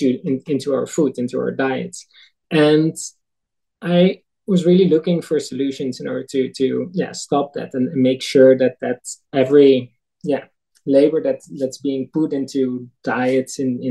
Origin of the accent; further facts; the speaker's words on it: Netherlands; English is a second language; I'm originally from the Netherlands. I'm 31 years old and I grew up at a small-scale dairy farm in the eastern side of the Netherlands.